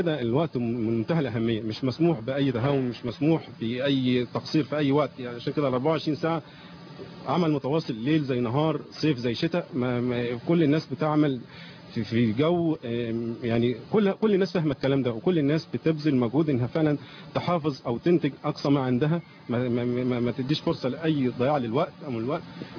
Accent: Egypt; احنا كلنا كمصريين عايزين البلد تستقر

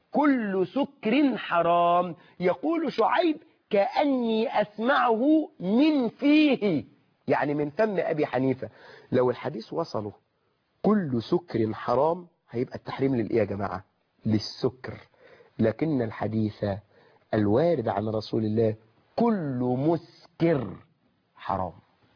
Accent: Egypt; إحنا كمصريين

